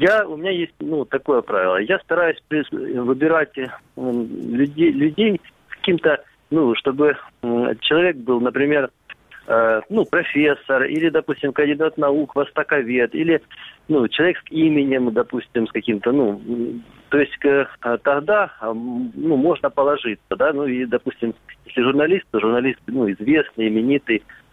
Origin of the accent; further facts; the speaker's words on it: Luhansk Oblast, Ukraine; я из Луганской области.